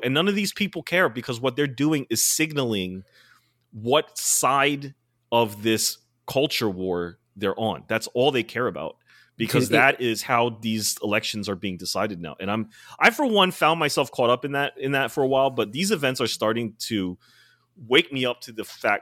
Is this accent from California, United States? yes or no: no; New York City, New York, United States; I'm like, as a New Yorker, as someone who's been in the subways, as someone who's thought about this a lot